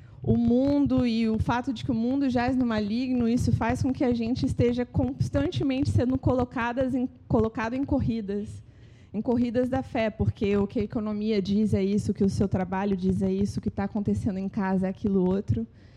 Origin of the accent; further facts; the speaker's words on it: Goiás, Brazil; eu sou de Goiás, eu sou da fazenda. Minha vida era andar a cavalo.